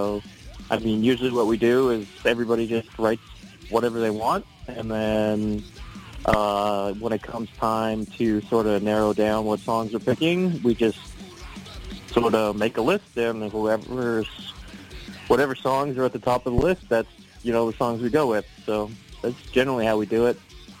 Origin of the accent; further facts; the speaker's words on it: Edmonton, Alberta, Canada; We're from Canada, in Edmonton